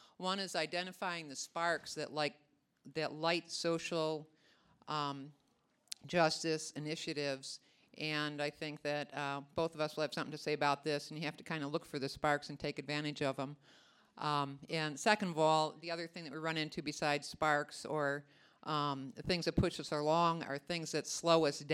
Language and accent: English; Durango, Colorado, United States; from La Plata County, Colorado. My home is in Durango.